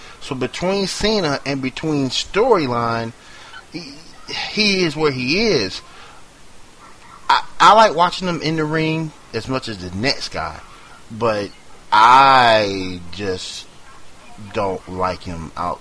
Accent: Seattle, Washington, United States; I'm from Seattle, Washington, okay?

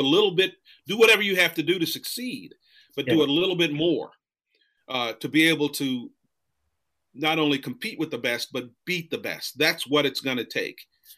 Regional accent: Texas, United States; I had all that motivation growing up in a military family and growing up in Texas high school football.

